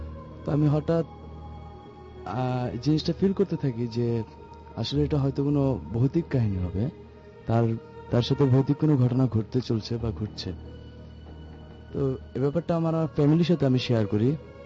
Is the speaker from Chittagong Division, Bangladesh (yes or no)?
no; Dhaka, Dhaka Division, Bangladesh; আমি মিরপুর টু থেকে এসেছি।